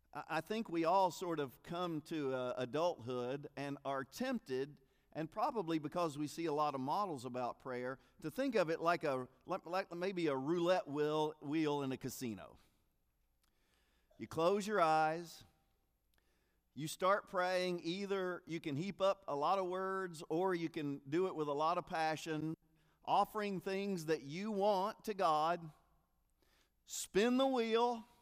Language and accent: English; Kentucky, United States; As a young boy growing up in Kentucky, at least during basketball season, I prayed a couple of times a week for the Kentucky Wildcats to win.